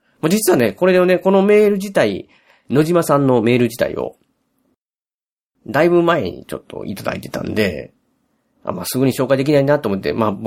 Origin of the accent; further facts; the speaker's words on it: Osaka, Japan; 僕大阪なんでね。